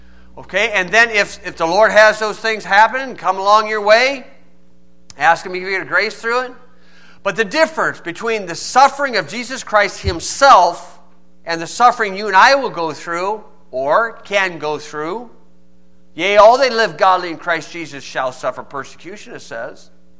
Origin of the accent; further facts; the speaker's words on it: Rensselaer, United States; I said, ah, we're just a bunch of nuts from up in Rensselaer.